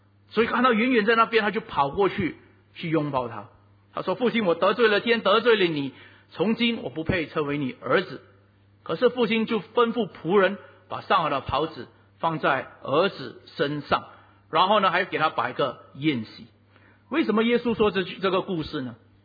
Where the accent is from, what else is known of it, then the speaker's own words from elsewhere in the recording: Singapore; 但是我们新加坡人就这样，人告诉我们要做我们就做